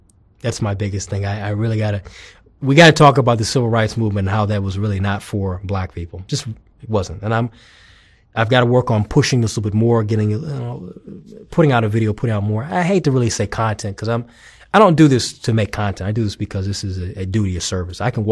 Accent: United States; I'm a black American. I'm an American living in this country.

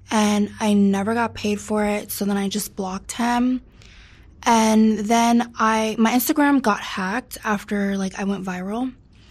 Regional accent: Livingston, New Jersey, United States; now in Los Angeles, United States; I'm from Livingston, New Jersey. It's like a small suburban town in New Jersey.

